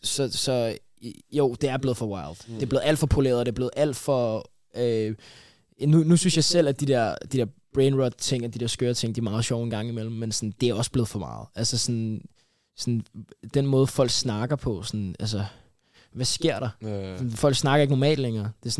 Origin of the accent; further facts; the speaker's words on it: Brøndby, Capital Region of Denmark, Denmark; Så jeg er opvokset i Brøndby.